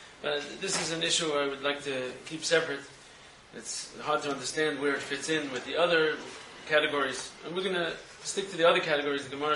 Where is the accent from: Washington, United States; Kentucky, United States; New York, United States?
New York, United States; New York City; The only thing is, I'm American, I'm a New Yorker.